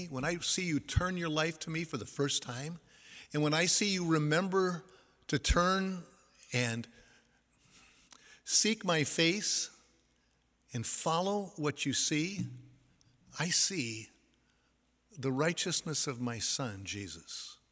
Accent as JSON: {"language": "English", "country": "Ireland", "said": "Even though I'm not Jewish by my background, hey, I'm Irish."}